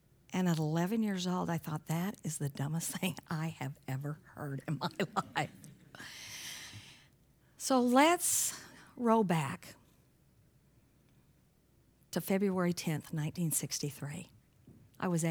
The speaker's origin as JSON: {"language": "English", "region": "Texas", "country": "United States", "tie": "born or raised there", "said": "And I grew up right on the Texas-New Mexico border. As a matter of fact, my parents became Christians."}